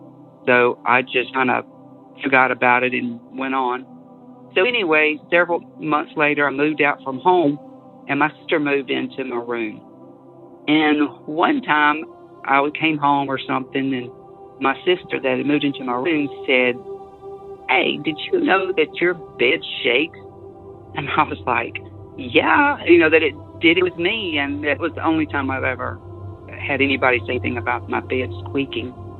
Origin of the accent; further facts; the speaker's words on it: Mississippi, United States; I am from Mississippi. This is a short one. I grew up at a church camp